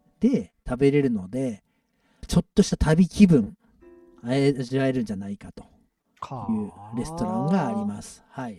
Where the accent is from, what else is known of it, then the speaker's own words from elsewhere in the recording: Mie, Japan; 僕はその三重県出身なので、